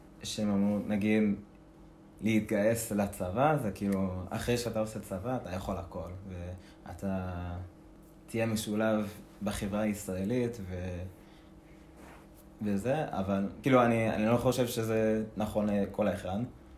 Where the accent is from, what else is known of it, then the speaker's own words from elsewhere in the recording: New Jersey, United States; moved away as an adult; now in Israel; אז אני עליתי לפני כמעט 6 שנים. מיד אחרי תיכון. גדלתי, נולדתי וגדלתי בניו ג'רזי.